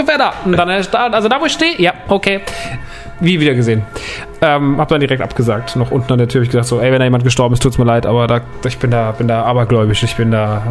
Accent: Rodgau, Hesse, Germany; Ich bin ja groß geworden im Rottgau, in der Vorstadt.

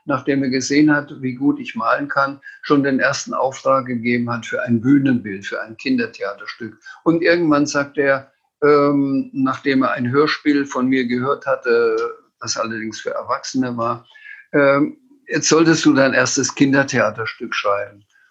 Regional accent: Bavaria, Germany; accent: Franconian; trotz meiner fränkischen Mundart

